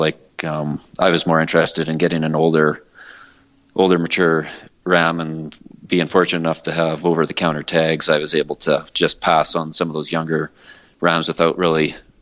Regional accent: Saskatchewan, Canada; growing up in Saskatchewan, primarily hunting whitetail and mule deer and antelope, like most people from the prairie regions do. And after I got finished school, I moved out to Alberta here

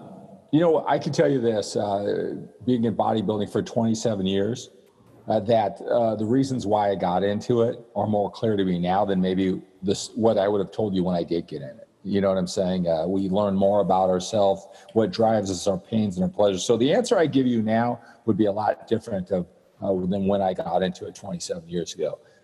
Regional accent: Sacramento, California, United States; I did. Sacramento, yeah. California, right.

